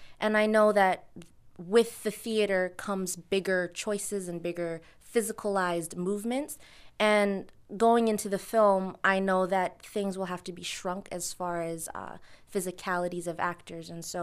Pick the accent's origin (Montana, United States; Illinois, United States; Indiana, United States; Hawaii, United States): Hawaii, United States; Honolulu; I'm a senior at Michigan State University. I'm a theater major, and I'm from Honolulu, Hawaii.